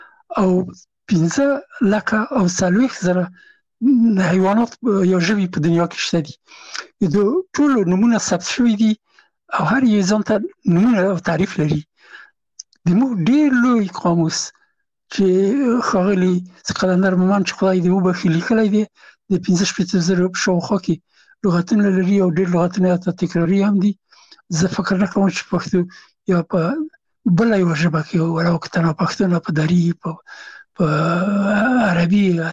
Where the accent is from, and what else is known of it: Afghanistan; now in France